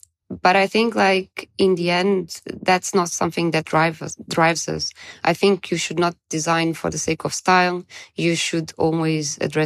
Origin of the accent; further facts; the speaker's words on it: Bavaria, Germany; accent: Bavarian; if I try to say something in German in Hamburg, let's say, they do understand my Bavarian accent.